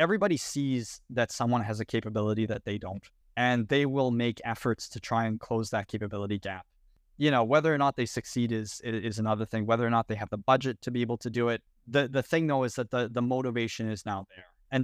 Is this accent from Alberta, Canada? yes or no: yes; Edmonton, Alberta, Canada; Yeah, I'm from Canada, originally Edmonton.